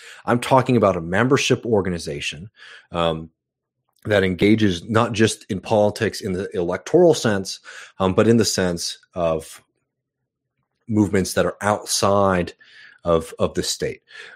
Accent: Austin, Texas, United States; I'm from Austin, Texas. Yeah, I was born in St. David's Hospital. Very, very happy, man. I'm on my last, you know, for folks who don't know, I'm moving back in the next couple of weeks.

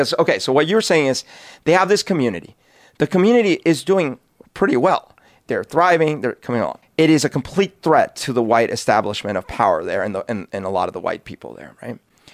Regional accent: Bogotá, Colombia; English is a second language; now in United States; growing up in Bogota, I always idolized the U.S., because all I saw was like the little 80s window.

